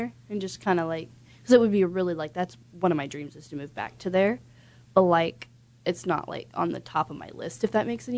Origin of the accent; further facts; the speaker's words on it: Texas, United States; I would like to move back to my hometown, Texas, where I was, like, born and where I was.